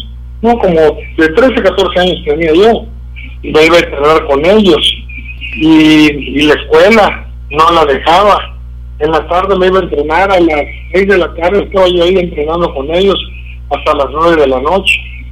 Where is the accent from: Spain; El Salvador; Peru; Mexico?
Mexico; Tabasco; yo cuando salí de Tabasco, yo en el 72 luché un año ahí en Tabasco